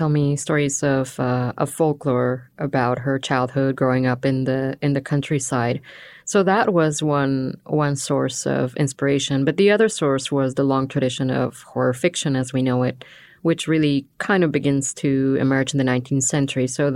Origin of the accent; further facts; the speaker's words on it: Baja California, Mexico; moved away as an adult; now in Vancouver, Canada; I was born and raised in Mexico. I'm from Baja California. I'm Cachanilla. I went to Canada as a woman in her 20s to pursue my studies. And I landed in Vancouver